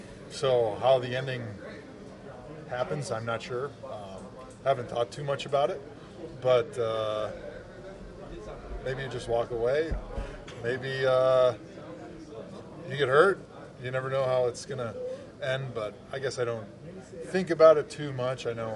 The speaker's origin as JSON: {"language": "English", "region": "Wisconsin", "country": "United States", "tie": "born or raised there", "said": "just growing up in Wisconsin, I'm biased towards Lambeau Field."}